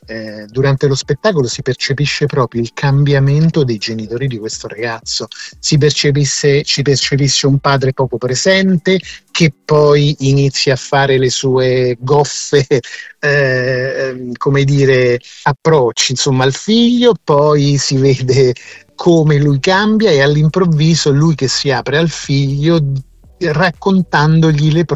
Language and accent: Italian; Rome, Lazio, Italy; io da buon romano sono andato subito a vedere la mia postfazione